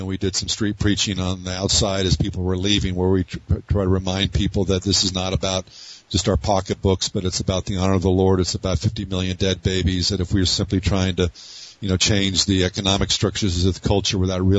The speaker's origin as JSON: {"language": "English", "country": "United States", "said": "But personally, I think the thing's going to burn. So, but I'm an American. I don't want it to burn because I love my country."}